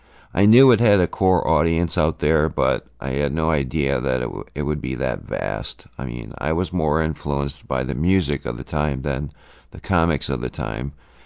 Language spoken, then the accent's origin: English; Detroit, Michigan, United States; which, since I came from Detroit, from what I understood, this happened all over the world, but I've since learned that only in Detroit